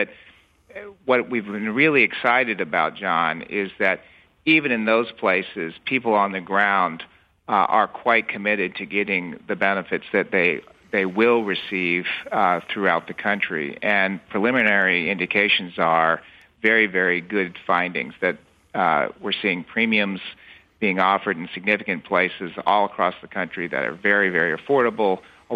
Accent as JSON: {"language": "English", "region": "Ohio", "country": "United States", "said": "And by the way, I'm originally from Ohio, so I welcome your listeners from Ohio as well."}